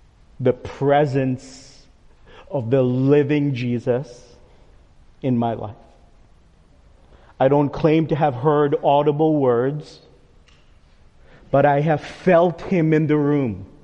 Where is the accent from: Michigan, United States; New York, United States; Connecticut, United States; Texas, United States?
New York, United States; I'm a New Yorker. I used to serve in some different churches in the New York metro area.